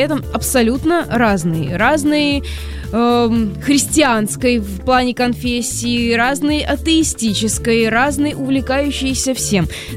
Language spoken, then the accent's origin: Russian; Moscow, Russia; мы, москвичи